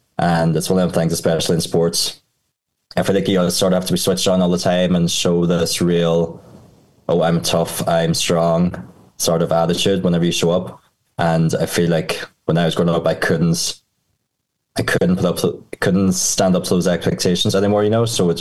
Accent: Ireland; growing up in Ireland. Like, I didn't come out as gay until 28. I'm now 31.

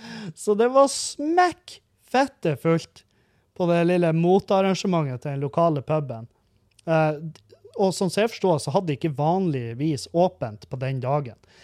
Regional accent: Halsa, Nordland, Norway; Jeg er fra Halsa i Meløy.

